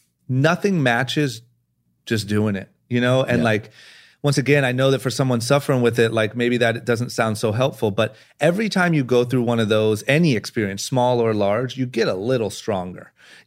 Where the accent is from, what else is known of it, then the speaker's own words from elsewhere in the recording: Akron, Ohio, United States; I remember growing up in Akron, Ohio, when that brand Famous Stars and Straps blew up.